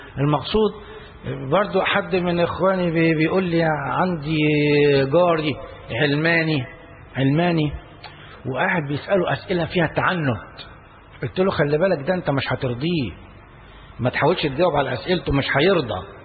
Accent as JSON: {"language": "Arabic", "country": "Egypt", "said": "هو كلامه كان كويس وقوي وعبر عننا كمصريين"}